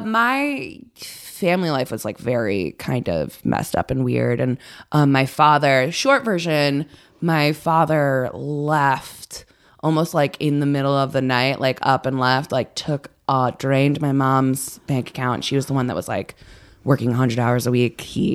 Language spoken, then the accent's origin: English; New Haven, Connecticut, United States; also born or lived in Branford, Connecticut; Very, very Connecticut. I grew up in New Haven, and then I spent most of my time in New Haven because I moved in with my grandparents when I was around like 10 or so